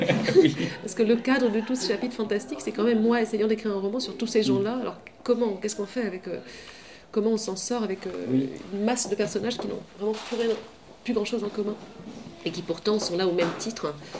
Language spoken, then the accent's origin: French; Belgium; born there; moi aussi je suis née en Belgique et je suis encore belge